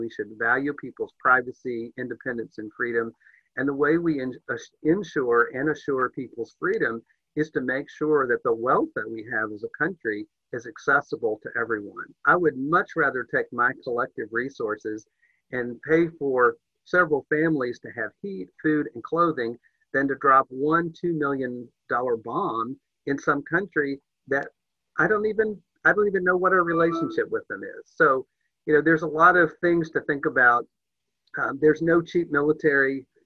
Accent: Deep South, United States; I'm a person of faith. I'm of Native American descent. I come from the Deep South.

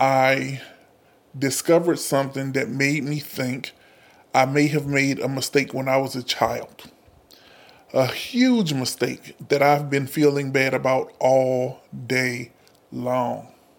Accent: the South, United States; now in Pacific Northwest, United States; because I'm from the South, I have a completely different upbringing than most of the people who live in the PNW.

